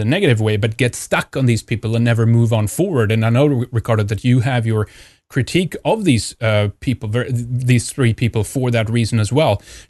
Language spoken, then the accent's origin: English; Sweden; I'm Swedish. I'm from Sweden